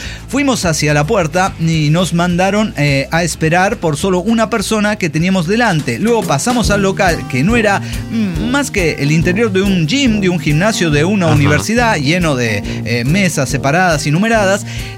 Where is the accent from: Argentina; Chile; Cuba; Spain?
Cuba; Havana; de La Habana, Cuba.